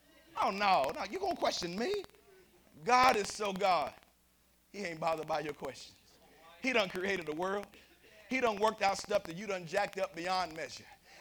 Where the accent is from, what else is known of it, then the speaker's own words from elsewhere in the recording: Shepherdsville, Kentucky, United States; I grew up in Shepherdville at Bryce Temple